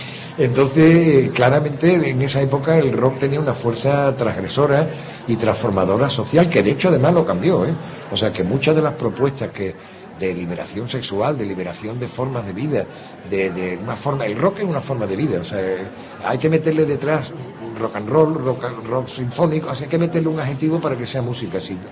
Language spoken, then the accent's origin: Spanish; Andalusia, Spain; Y en este caso eran andaluzas porque somos andaluces